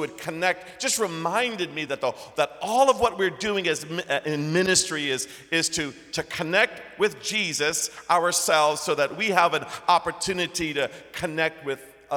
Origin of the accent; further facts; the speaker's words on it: Taiwan; My parents were missionaries in Taiwan, so I grew up in Asia